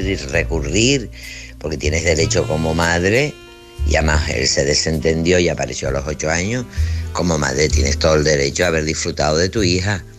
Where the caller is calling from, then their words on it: Tenerife, Canary Islands, Spain; de Tenerife.